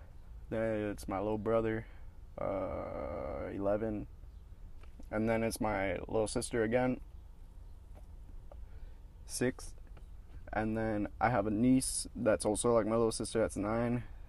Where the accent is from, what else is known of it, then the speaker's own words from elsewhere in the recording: Edinburgh, Scotland, United Kingdom; Because in the valley, in Edinburgh, where I grew up, in my hometown, everything is slow.